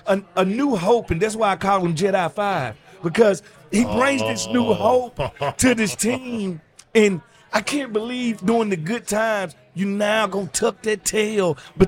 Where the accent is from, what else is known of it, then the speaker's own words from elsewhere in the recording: Jackson, Mississippi, United States; I'm from Jackson. I'm from the capital city. I'm from like mid-Mississippi.